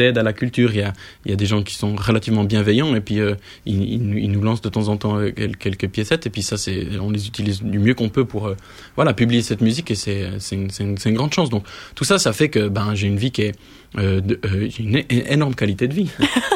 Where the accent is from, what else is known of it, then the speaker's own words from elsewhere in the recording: La Chaux-de-Fonds, Neuchâtel, Switzerland; dans les montagnes châtelloises, là d'où je viens, de la Chaux-de-Fonds.